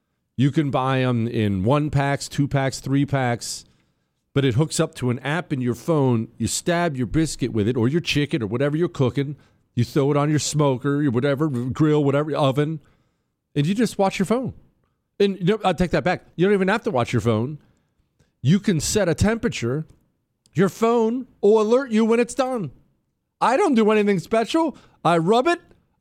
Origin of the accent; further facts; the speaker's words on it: Montana, United States; I know at least in Montana, where I grew up in the Rockies